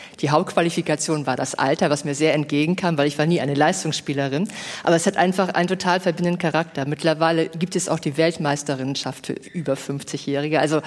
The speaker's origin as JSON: {"language": "German", "region": "Hamburg", "country": "Germany", "said": "Ich komme aus Hamburg."}